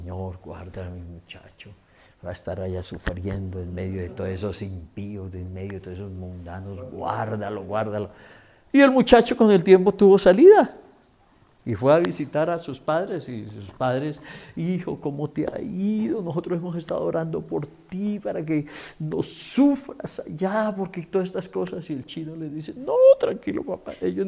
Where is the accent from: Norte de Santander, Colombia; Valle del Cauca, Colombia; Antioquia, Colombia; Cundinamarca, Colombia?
Norte de Santander, Colombia; Pamplona; moved away as an adult; now in Bogotá, Colombia; venía de pueblo. Yo vine de Pamplona, pueblo pequeño, a estudiar aquí a Bogotá. Entonces, primero el choque fue violento de pueblerino a capitalino.